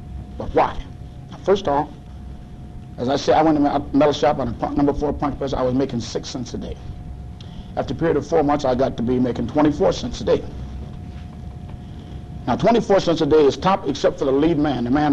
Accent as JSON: {"language": "English", "region": "New York", "country": "United States", "tie": "born or raised there", "said": "And I'm born and raised in New York State."}